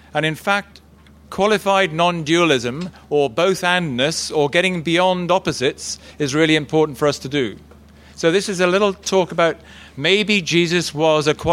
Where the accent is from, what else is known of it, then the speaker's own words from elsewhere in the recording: South East England, United Kingdom; I'm from South Bucks